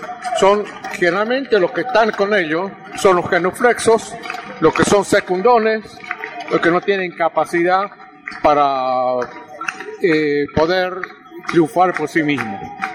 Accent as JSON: {"language": "Spanish", "country": "Argentina", "said": "Porque soy argentino, un argentino que trabaja y que paga impuestos"}